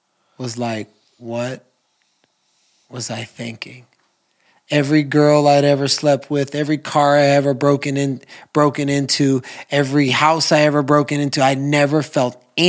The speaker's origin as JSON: {"language": "English", "town": "Houston", "region": "Texas", "country": "United States", "tie": "born or raised there", "also_born_or_lived": "Los Angeles", "lives_now": "Austin, United States", "said": "I originally grew up in Houston, Texas, and then moved to LA and lived in LA for 21 years, and now I'm back in Austin, Texas."}